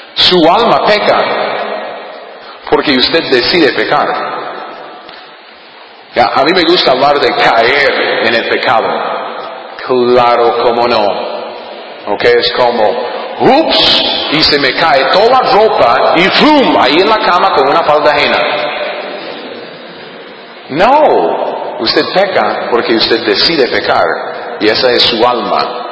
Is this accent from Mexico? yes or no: no; United States; Spanish is a second language; yo soy gringo, ok, de los Estados Unidos.